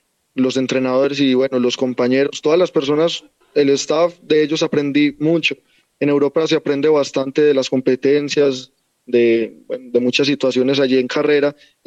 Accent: Colombia; la carne la consumí pues en mi país, Colombia

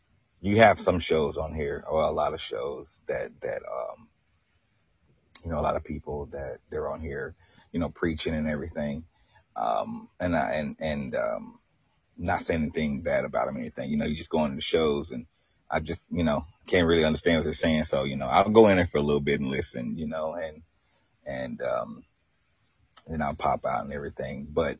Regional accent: Texas, United States; now in Florida, United States; I'm from Florida. I was born in Texas and raised in Texas

